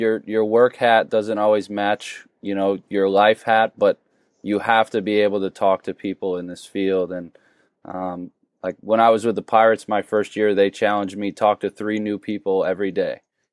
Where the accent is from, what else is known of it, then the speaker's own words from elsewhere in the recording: Buffalo, New York, United States; also born or lived in Maryland / Texas; So for me, I'm from Buffalo. I went to grad school in Maryland, and I went down to Texas because I didn't know anybody in Texas.